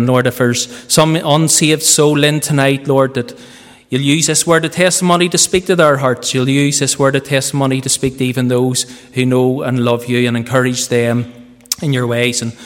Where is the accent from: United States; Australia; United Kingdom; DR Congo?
United Kingdom; Bangor, Northern Ireland; I was born in the Roman Catholic family. And away back then, we lived in a place in Bangor called Kilcooley.